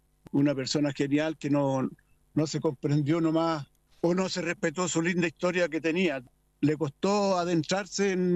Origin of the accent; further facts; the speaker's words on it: Chiguayante, Biobío, Chile; Sí, la octava región. Soy de Chiguayanta, al lado de Concepción.